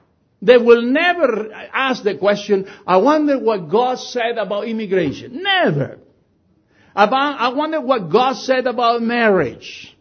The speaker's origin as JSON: {"language": "English", "country": "United States", "said": "I'm an American. I need to know who you are."}